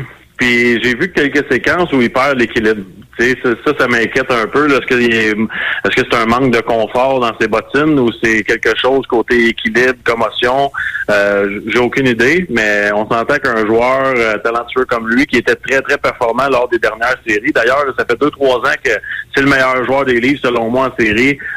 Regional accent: Repentigny, Quebec, Canada

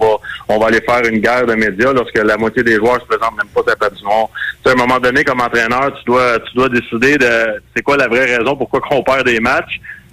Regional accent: Repentigny, Quebec, Canada

